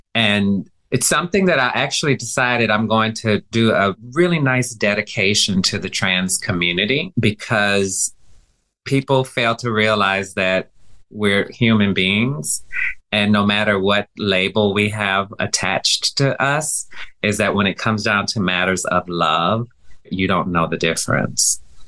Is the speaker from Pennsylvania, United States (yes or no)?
no; Louisiana, United States; I am originally from Louisiana. I did come up in a home with a father who was a pastor.